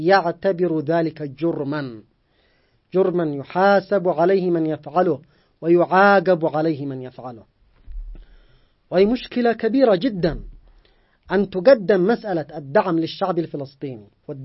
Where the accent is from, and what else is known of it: Yemen